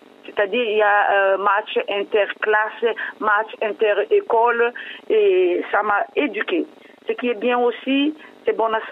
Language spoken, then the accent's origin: French; Madagascar; now in France; Je viens de Madagascar, voilà. Oui. Du nord de Madagascar.